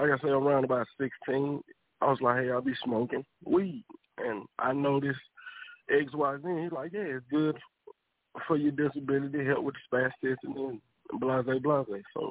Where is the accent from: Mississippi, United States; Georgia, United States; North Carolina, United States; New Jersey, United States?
Georgia, United States; Atlanta; It was, I'm 41, about to be 42, so I grew up in the 90s and the 80s. So it was a different time then.